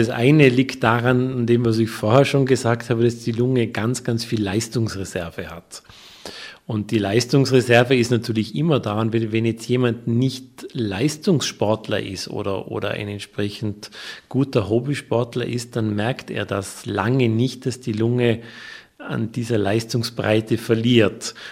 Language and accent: German; Austria; now in Germany; Es gibt zwar Länder, die noch mehr Raucherraten haben, so wie auch Österreich, wo ich herkomme.